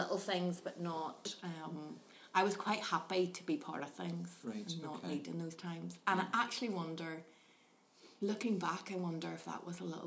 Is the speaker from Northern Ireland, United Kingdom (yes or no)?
yes; Omagh, Northern Ireland, United Kingdom; So I grew up in Templepatrick for the early part of my primary schooling, and then we moved to Oma with my dad's job. So finished off primary school in Oma and then went to Oma Academy.